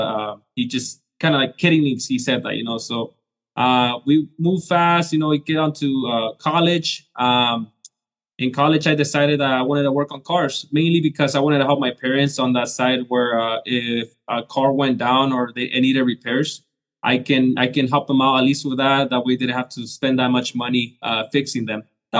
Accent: Mexico; English is a second language; now in United States; I do live in Southern California, but I'm Mexican. I'm an immigrant. I immigrated to the United States

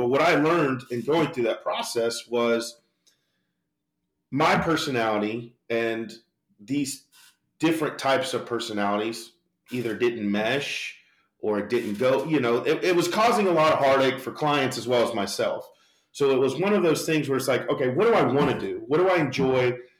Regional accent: Florida, United States; now in Huntsville, United States; I picked Huntsville because growing up in Florida, the economy is very volatile.

